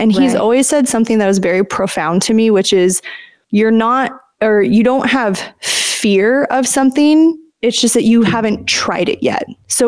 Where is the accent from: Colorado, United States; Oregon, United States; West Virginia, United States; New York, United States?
Oregon, United States; So I'm from Oregon. My whole family lives on the West Coast.